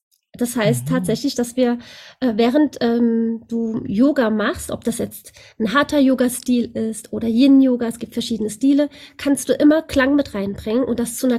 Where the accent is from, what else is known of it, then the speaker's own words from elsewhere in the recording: Germany; born there; ich bin 46 Jahre alt, in Deutschland geboren, 1977. habe eine sehr entspannte türkische Familie